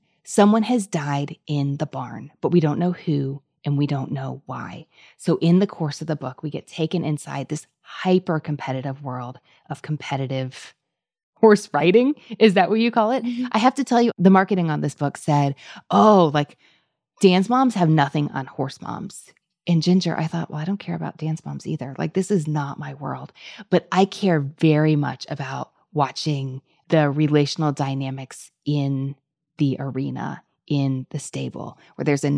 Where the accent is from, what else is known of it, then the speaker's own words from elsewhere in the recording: Kentucky, United States; because I'm from Kentucky. But I live in Louisville.